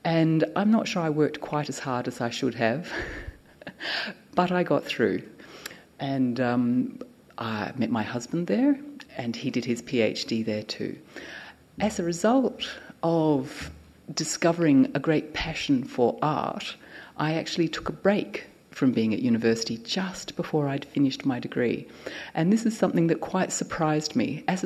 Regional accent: Perth, Western Australia, Australia; born there; I was born in Perth in 1959

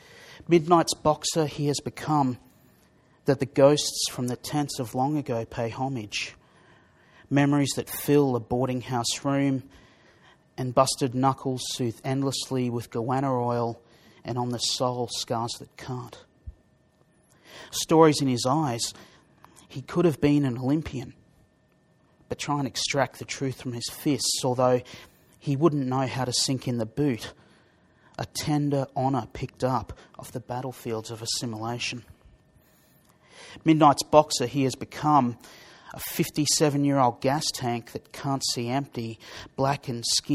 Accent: Australia; But even though I do get around, I am proudly Australian.

